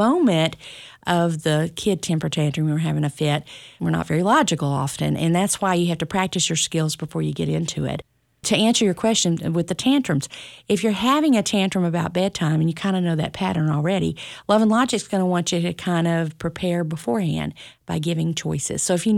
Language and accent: English; Texas, United States; I am from East Texas, so you can.